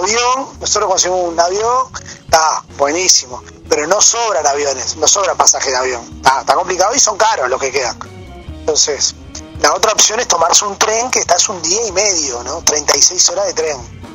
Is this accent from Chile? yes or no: no; Uruguay; Y yo creo que nosotros como uruguayos muchas veces eso no nos damos cuenta.